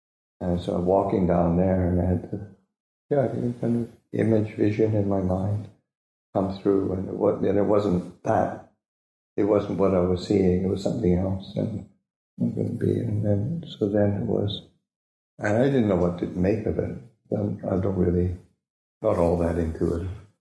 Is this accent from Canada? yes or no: yes; Canada; because I grew up in Canada, so I was very suspicious of Americans.